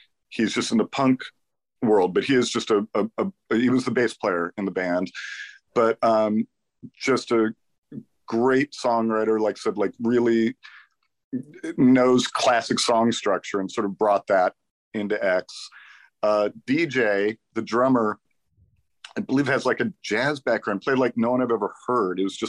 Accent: California, United States; I grew up in the Valley, so it was forbidden because we were too close to Spahn Ranch.

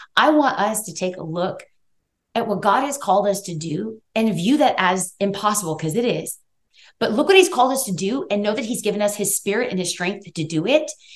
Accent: East Los Angeles, California, United States; So I grew up in East Los Angeles, California. I have like a very different upbringing, like I kind of mentioned before.

